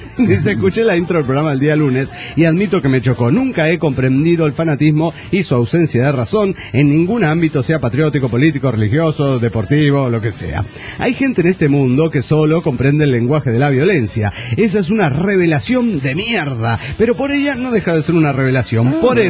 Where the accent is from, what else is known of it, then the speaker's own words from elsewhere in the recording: Golden, Colorado, United States; Hola, ¿cómo están? … de Golden Colorado.